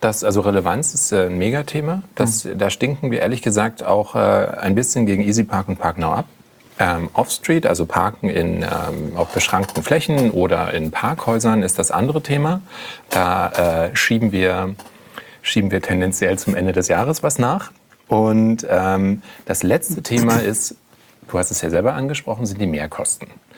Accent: Berlin, Germany; ich bin als Berliner Pflanze... Ich wohne in Friedrichshain

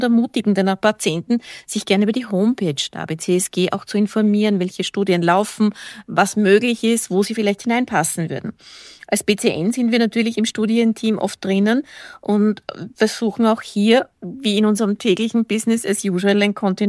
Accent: Austria; Bei uns in Österreich ist es zum Beispiel so

